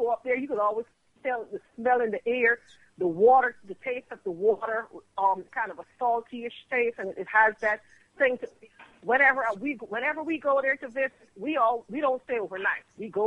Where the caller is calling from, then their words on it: Dallas, Texas, United States; calling in from Dallas.